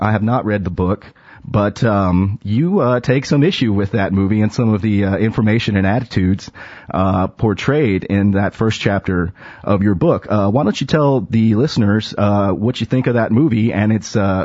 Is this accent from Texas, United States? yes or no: yes; Texas, United States; I was born in the 1970s, and so I was just a little kid when the war was happening. And growing up in Texas